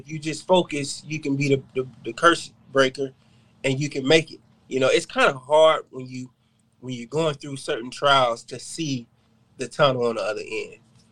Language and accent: English; Fort Lauderdale, Florida, United States; I grew up in Parkway. That's a neighborhood down there. Lived in Sunland, you know, lived in Dillard. I lived in several areas within Fort Lauderdale.